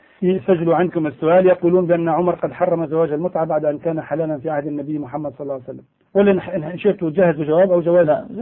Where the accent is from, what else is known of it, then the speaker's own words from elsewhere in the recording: Dhi Qar, Iraq; أنا مواطن عراقي أعيش في مدينة الناصرية.